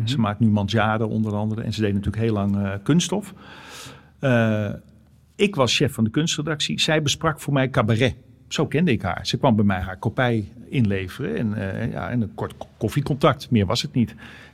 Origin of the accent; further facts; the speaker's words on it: Amsterdam, North Holland, Netherlands; accent: Amsterdam; Ik sprak echt plat Amsterdams.